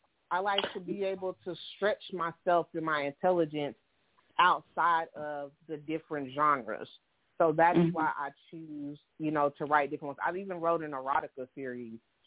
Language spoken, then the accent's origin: English; Waco, Texas, United States; also born or lived in Oklahoma; now in Dallas, United States; I am bred out of Texas. I grew up in Waco. We moved to Oklahoma. I'm a military veteran. After the military, I moved back to Oklahoma. And then now I'm back home in Texas, in Dallas preferably.